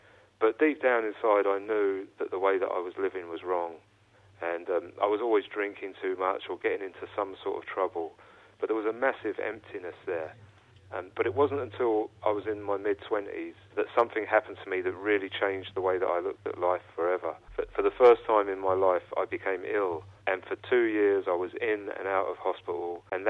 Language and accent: English; London, United Kingdom; I was born in London and I was raised as a Catholic. My mum and dad were Irish.